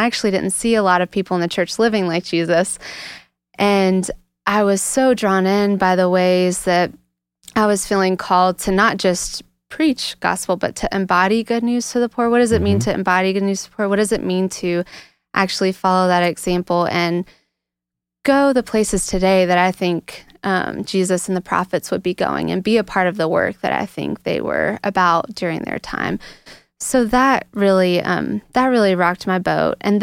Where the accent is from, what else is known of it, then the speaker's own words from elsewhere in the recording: South Carolina, United States; Yeah, so I grew up in the foothills of South Carolina. I spent a lot of time turning over river rocks and playing outside all the chances I could get. I grew up in the Church of Christ